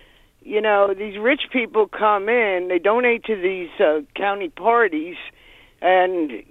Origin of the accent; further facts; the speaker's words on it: New Jersey, United States; I grew up in New Jersey.